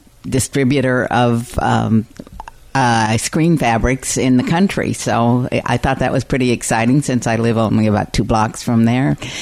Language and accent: English; Missoula, Montana, United States; So I grew up in Missoula, Montana, and it's now known as one of the seven most bike-friendly small towns in the United States, which I'm very proud of.